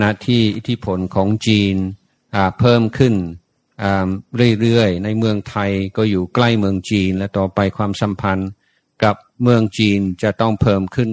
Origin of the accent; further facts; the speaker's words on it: England, United Kingdom; born there; first language English; Thai is a second language; อาตมาเป็นคนเกิดที่อังกฤษแล้วรู้สึกโชคดีที่ไม่ต้องเรียนภาษาอังกฤษเป็นภาษาที่สองมันเป็นภาษาที่ยากมาก โชคดีได้แบบอัตโนมัติตั้งแต่เด็ก